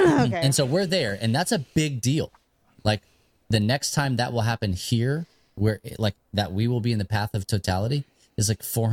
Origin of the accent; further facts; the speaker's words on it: New Mexico, United States; when I grew up in New Mexico, like way eastern New Mexico, flat plains of New Mexico. We would have tornadoes come through.